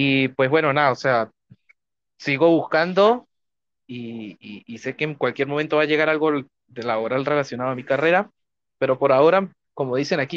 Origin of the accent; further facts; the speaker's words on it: Andes, Venezuela; yo creo que por eso los gochos somos gochos, marico, de verdad. Claro, era la primera vez que yo salía de Venezuela solo